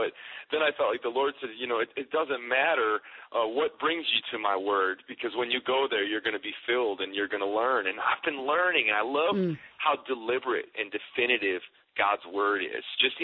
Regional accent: Chicago, Illinois, United States; I was a big Cubs fan growing up in Chicago

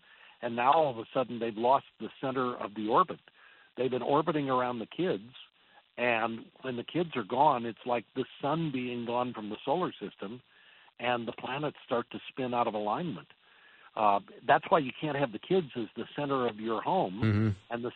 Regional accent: St. Louis, Missouri, United States; also born or lived in Edina, United States; I was born in Edina, and we lived there for a year and a half. And so we moved to St. Louis in the late 50s. So I didn't know much about Edina.

